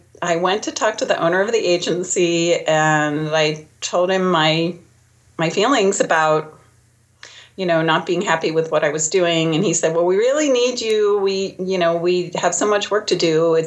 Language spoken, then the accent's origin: English; New Jersey, United States; I am originally from New Jersey.